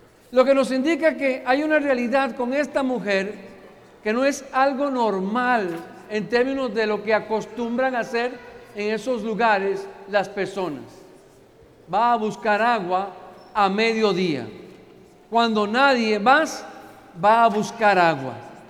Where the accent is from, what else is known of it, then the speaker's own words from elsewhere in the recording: Costa Rica; born there; Yo nací en Costa Rica y allá los campesinos en mi país